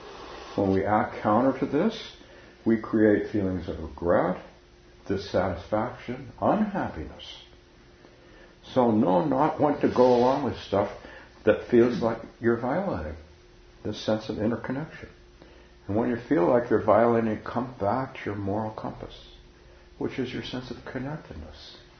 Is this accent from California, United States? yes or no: yes; Palo Alto, California, United States; And when I started my first Zen group in my hometown of Palo Alto, California